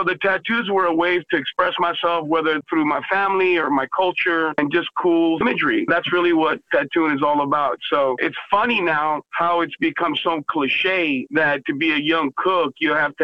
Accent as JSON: {"language": "English", "region": "Texas", "country": "United States", "said": "I'm also a Texan, you know what I mean?"}